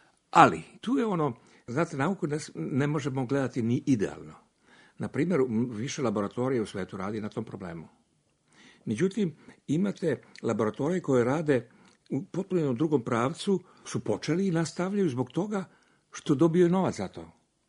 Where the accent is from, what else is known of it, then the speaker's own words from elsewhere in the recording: Serbia; ja imam američki pasoš, ali ja sam Srbin.